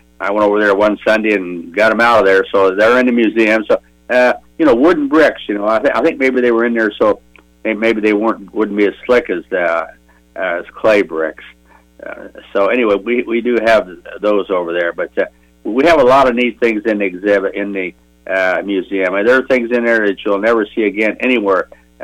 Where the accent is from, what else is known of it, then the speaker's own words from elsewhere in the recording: Lafayette, United States; I grew up in the North End in Lafayette. If you were a North Ender, you're part of the railroad community.